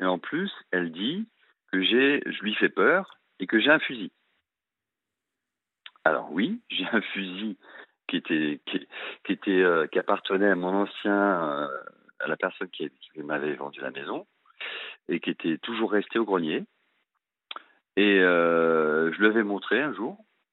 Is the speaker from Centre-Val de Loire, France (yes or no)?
no; Brittany, France; je finis par réussir à aller dans ma région d'origine, ou la Bretagne